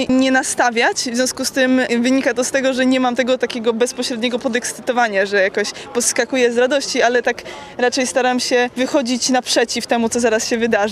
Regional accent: Warsaw, Masovian Voivodeship, Poland; now in Netherlands; jestem z Warszawy i obecnie studiuję w Holandii, więc w Warszawie rzadko bywam.

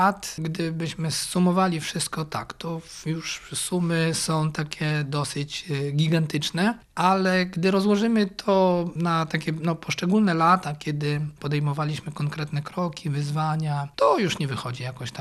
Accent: Pieniężno, Warmian-Masurian Voivodeship, Poland; also born or lived in Braniewo; Ja pochodzę z województwa warmińsko-mazurskiego, urodziłem się w Braniewie, wychowałem w Pieniężnie

